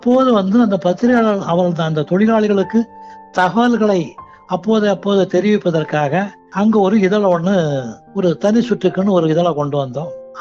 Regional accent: Kumaranputhur, Tamil Nadu, India; now in Chennai, India; என்னுடைய சொந்த ஊர் கன்னியாகுமரி மாவட்டம் தோவாளை தாலுகா குமரன்புதூர். சென்னையில் வந்து நான் வந்து ஒரு கூட்டுறவு நிறுவனத்தில் வேலை பார்த்தேன்.

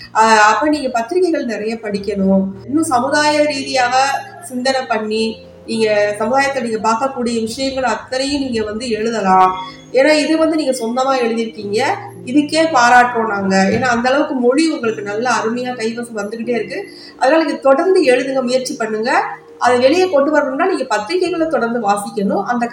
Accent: Madurai, Tamil Nadu, India; நான் மதுரையில தான் பிறந்து வளர்ந்தது எல்லாமே, நான் படித்தது வளர்ந்தது எல்லாமே மதுரையில தான். மதுரை தான் என்னுடைய நேட்டிவ் பிளேஸ்.

